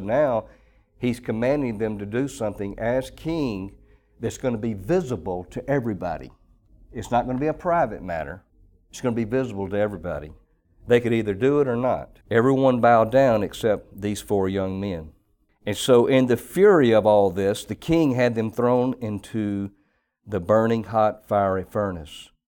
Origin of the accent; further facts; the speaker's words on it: Mississippi, United States; I grew up in the Mississippi Delta. That's where I'm born and raised.